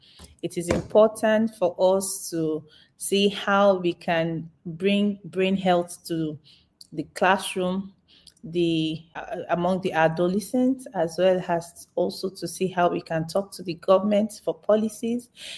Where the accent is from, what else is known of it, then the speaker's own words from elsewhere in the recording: Nigeria; I'm a neurologist from Nigeria.